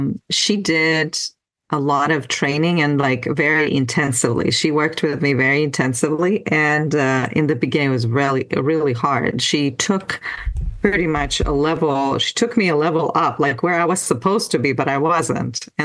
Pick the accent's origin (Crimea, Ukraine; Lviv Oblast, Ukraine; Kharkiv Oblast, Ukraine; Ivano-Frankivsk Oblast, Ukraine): Crimea, Ukraine; first language Russian; English is a second language; my first language is Russian. And I come from Crimea, which is in the south of Ukraine. And so I grew up speaking Russian and, I took English at school